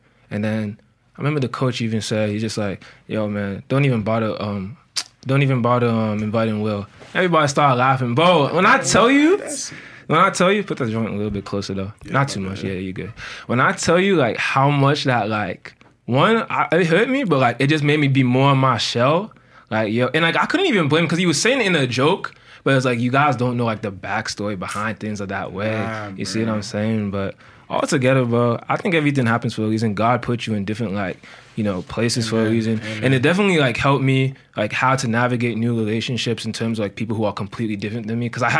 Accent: Frederick, Maryland, United States; like, I grew up in Frederick, and shout out to all my dogs in Frederick, but I'm not going to lie to you, that was not the place for me.

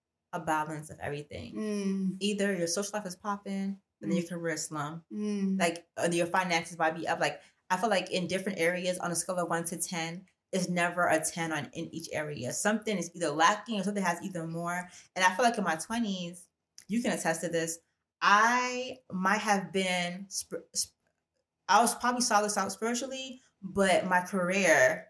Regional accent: Nigeria; Like I'm Nigerian.

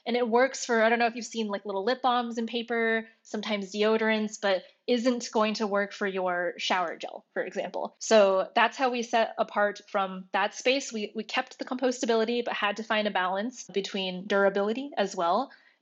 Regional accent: Shanghai, China; So I grew up near Shanghai. At that time, it was a lot of rice paddies and cornfields still out there in the suburbs.

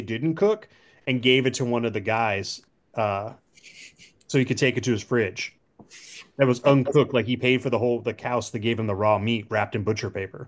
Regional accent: United States; just meeting a random Arsenal bloke who was amazed that me as an American knew so much.

